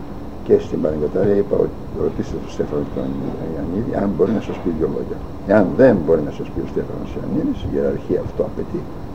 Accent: Pontikates, Epirus, Greece; born there; now in Xanthi, Greece; Όχι, γεννήθηκα στους Ποντικάτες των Ιωαννίνων, σε ένα χωριό του νομού Ιωαννίνων.

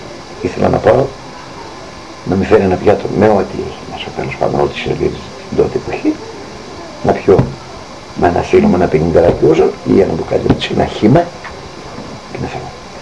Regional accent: Istanbul, Turkey; Εγώ είμαι από Κωνσταντινούπολη.

